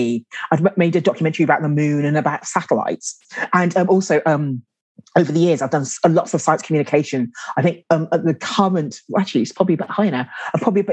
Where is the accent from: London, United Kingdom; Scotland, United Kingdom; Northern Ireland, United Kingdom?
London, United Kingdom; I was mentioning that I grew up in London.